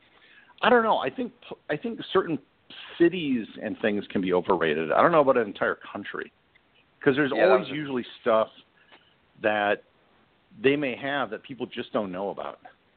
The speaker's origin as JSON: {"language": "English", "region": "Midwest", "country": "United States", "tie": "born or raised there", "said": "I grew up in the Midwest, so I didn't know any better."}